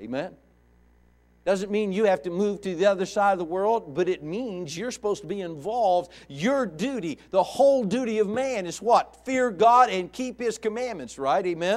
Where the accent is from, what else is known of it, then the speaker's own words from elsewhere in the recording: West Virginia, United States; accent: hillbilly; Hey, listen, I'm from West Virginia. I guarantee you, I live in the north of central West Virginia.